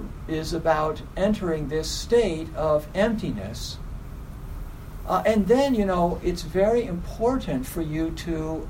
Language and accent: English; Baltimore, Maryland, United States; I grew up in Baltimore for some of my childhood, and Baltimore was a really, really violent place when I was living there.